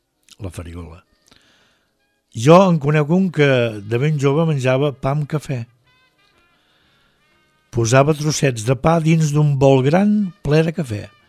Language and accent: Catalan; Reus, Catalonia, Spain; Jo que soc de Reus